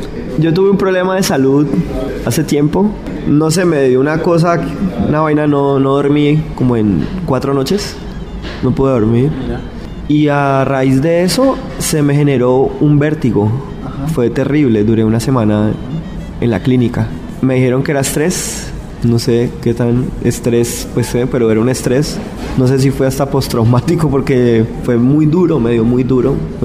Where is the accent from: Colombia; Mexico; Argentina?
Colombia; Cali, Valle del Cauca; Yo soy de Cali.